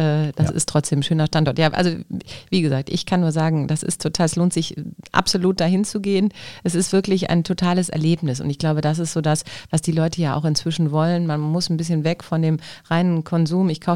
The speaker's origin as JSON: {"language": "German", "town": "Düsseldorf", "region": "North Rhine-Westphalia", "country": "Germany", "said": "Das muss mir als Düsseldorfer nochmal hier irgendwie auch nochmal klar machen."}